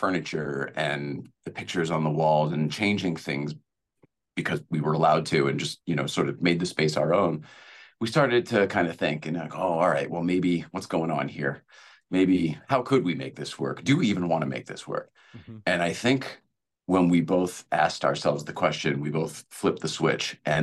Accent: New England, United States; I mean, I'm from New England

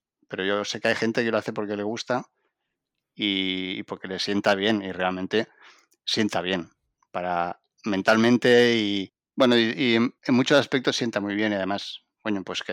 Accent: Cornellà de Llobregat, Catalonia, Spain; Soy de Cornellá, así que... No es una excusa, pero sí que es el background que se dice ahora.

